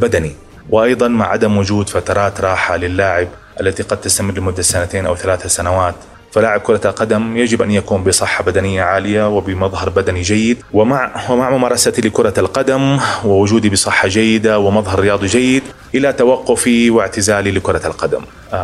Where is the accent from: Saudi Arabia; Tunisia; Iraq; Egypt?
Saudi Arabia; Medina, Medina Province; تجاه عائلتي وأهل مدينتي. أهل المدينة المنورة كانوا يعتبروني سفير لهم في هذا النادي وفي المنتخب السعودي.